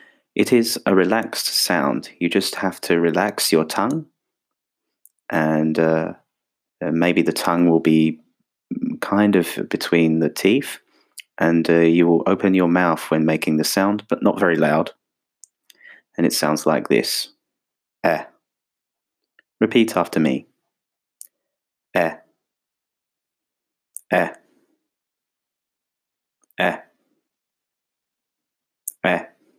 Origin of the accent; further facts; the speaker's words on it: United Kingdom; British English because I am British, and my American accent isn't so great.